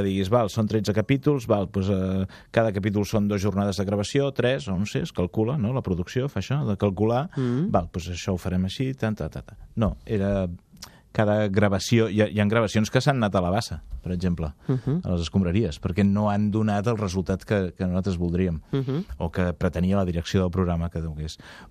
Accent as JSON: {"language": "Catalan", "region": "Catalonia", "country": "Spain", "said": "som catalans"}